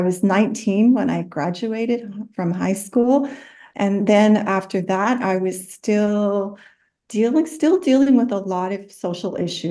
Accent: Henvey Inlet First Nation, Ontario, Canada; So my origins, I am from Henvi Inlet First Nation. I was removed from my birth mother at birth, and I was placed into the child welfare system immediately.

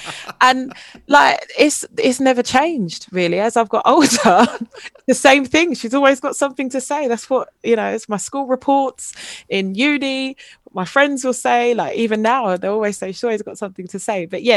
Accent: Jamaica; I'm Jamaican, I'm so proud of my heritage.

